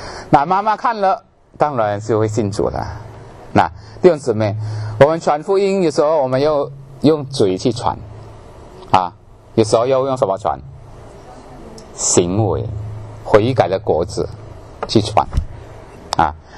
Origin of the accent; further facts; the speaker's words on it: China; 我们中国人很会哈，我们中国人最会的啊